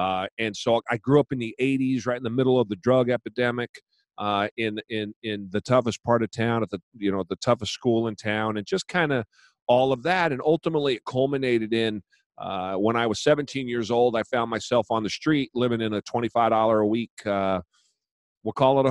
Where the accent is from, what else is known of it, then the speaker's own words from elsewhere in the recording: Portland, Oregon, United States; I was born south of Portland, but I've been in Portland my entire life.